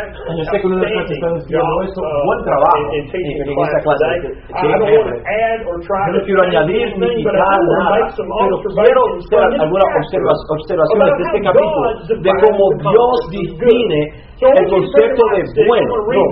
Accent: United States; para nosotros que hemos nacido criados y nacido en los Estados Unidos.

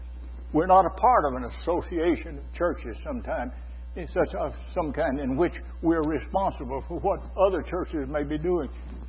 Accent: United States; I'm an American, but I'll just frankly admit that I've been in some places where I didn't much want to be linked to the Americans that were there.

